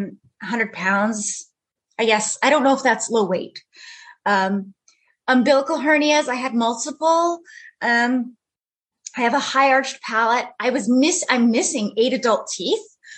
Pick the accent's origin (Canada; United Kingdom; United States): Canada; I'm Canadian.